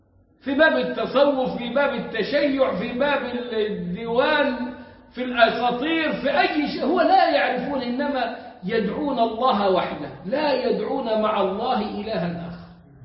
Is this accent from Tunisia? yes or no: no; Egypt; تسمع في ألفاظ العوام والمشايخ والدراويش عندنا في مصر